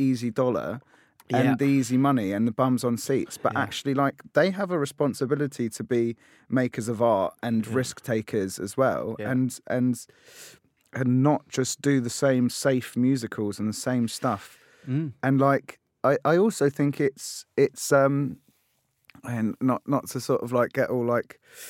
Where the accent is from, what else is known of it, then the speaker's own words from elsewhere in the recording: Tottenham, London, United Kingdom; I grew up in Tottenham in North London, which is like not the best of areas.